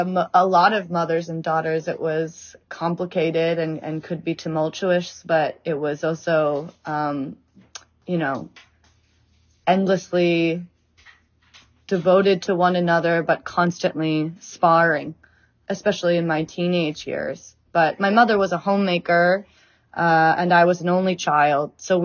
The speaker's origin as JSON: {"language": "English", "country": "United States", "tie": "born or raised there", "said": "Growing up in America with a Caucasian father and a Korean mother, I relied on my mom for access to our Korean heritage."}